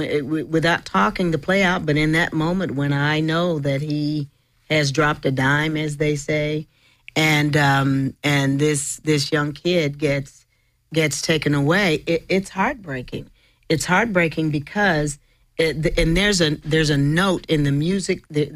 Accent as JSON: {"language": "English", "town": "Dallas", "region": "Texas", "country": "United States", "tie": "born or raised there", "said": "I'm born and raised in Dallas, Texas, and keep going."}